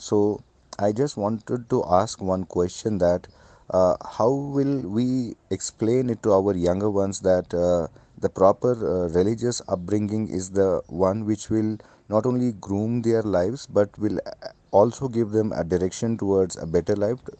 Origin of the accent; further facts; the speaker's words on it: Srinagar, Jammu and Kashmir, India; I'm from Srinagar, Kashmir.